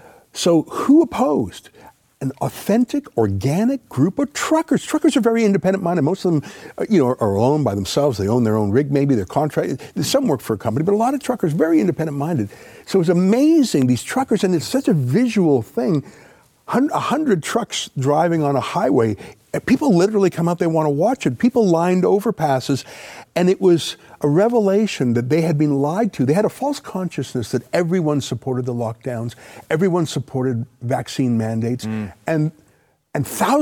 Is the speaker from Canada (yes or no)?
yes; Canada; we're Canadian.